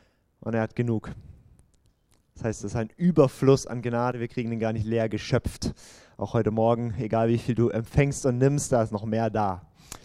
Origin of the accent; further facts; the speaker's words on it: St. Georgen im Schwarzwald, Baden-Württemberg, Germany; ich bin aus St. Georgen im Schwarzwald, das ist aber Villingen-Schwenningen die Ecke